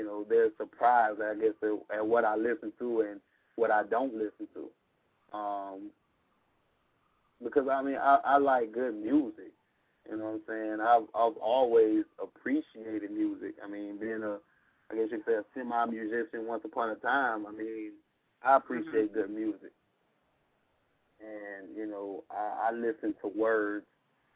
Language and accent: English; Atlanta, Georgia, United States; I mean, like I said, I'm from Atlanta